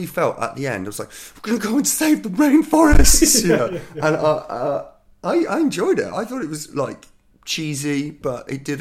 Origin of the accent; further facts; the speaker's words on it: Dubai, United Arab Emirates; The weird thing about growing up in Dubai is a lot of the videos were pirated that we could get there